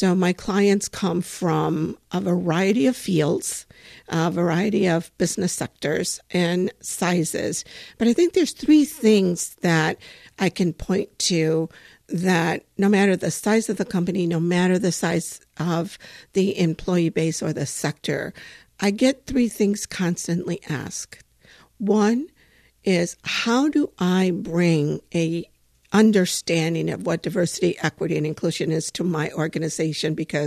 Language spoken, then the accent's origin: English; Michigan, United States; also born or lived in Tampico, Mexico; we left Mexico and I was two when we came to Texas and then north to the state of Michigan in 1968.